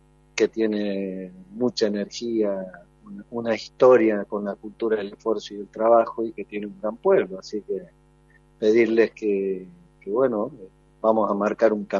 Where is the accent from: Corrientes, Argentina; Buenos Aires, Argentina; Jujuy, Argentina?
Jujuy, Argentina; Bueno, mi pueblo está mucho más tranquilo después de este embate